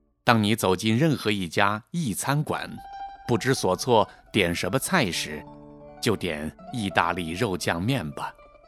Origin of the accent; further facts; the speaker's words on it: Chongqing, China; 作为重庆人，一说到好吃的面，马上就会想到葱青削面。